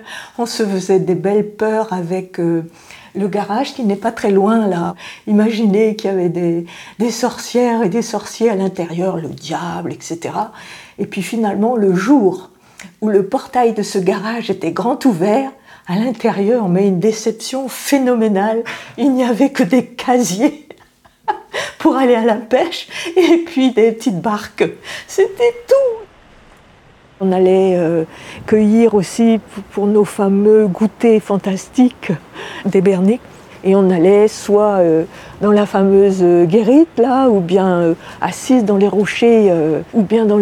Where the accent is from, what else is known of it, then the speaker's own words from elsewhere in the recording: Ploumanac'h, Brittany, France; Je suis originaire de Ploumanac et Pérouse. Donc j'ai vécu ici pendant une vingtaine d'années